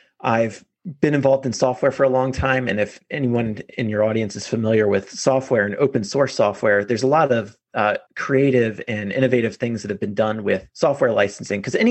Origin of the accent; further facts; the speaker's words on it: Virginia, United States; now in Sunnyvale, United States; I came from Virginia, but I've been here in Sunnyvale, California for the past 11 years, almost 12 years.